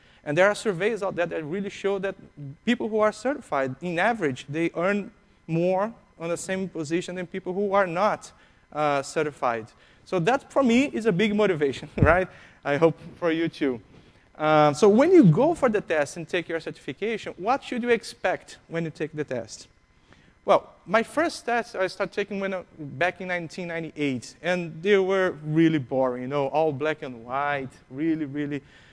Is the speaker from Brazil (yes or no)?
yes; Brazil; English is a second language; I was down in Brazil, I'm from Brazil, I think I mentioned that already.